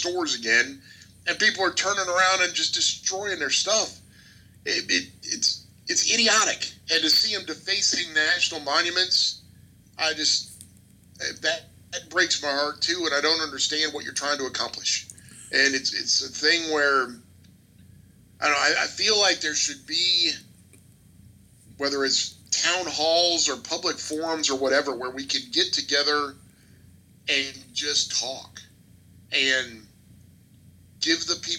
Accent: United States; I'm incredibly proud to be an American, and there is no prouder moment for me as an American than the playing of our national anthem.

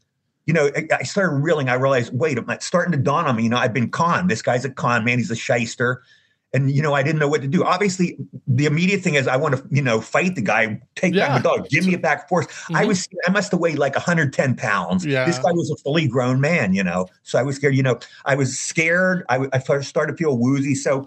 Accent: Cumberland, United States; now in New York, United States; I come from Cumberland, a small city. Cumberland is like Mayberry. Mm. You know, we all knew each other.

